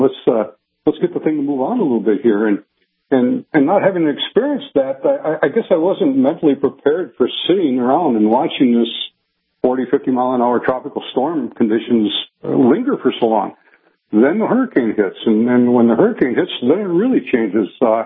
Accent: Battle Lake, Minnesota, United States; moved away as an adult; I am from Battle Lake and have only moved down here recently

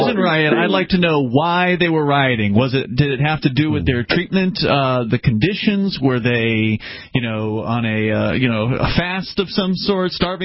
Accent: Michigan, United States; As a former Midwesterner, the transition to from Michigan to here is pretty easy.

